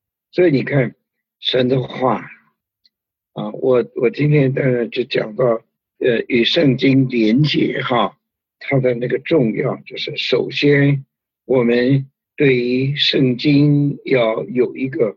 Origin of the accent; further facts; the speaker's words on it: China; 我们中国人有一句话，打肿的脸充胖子